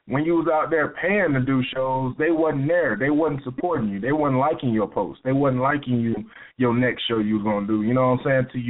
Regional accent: Little Rock, Arkansas, United States; I'm from Little Rock, Arkansas, man. You know what I'm saying? I was raised in the hood, born in the hood, you know what I'm saying, 12th Street. And we come from the slums

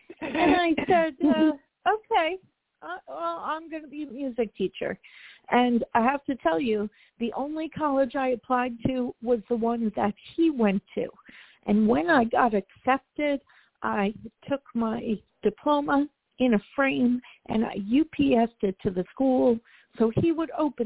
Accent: Edison, New Jersey, United States; Well, most of my childhood was spent in Edison, New Jersey, and I went to elementary school there, went to middle school, went to high sc

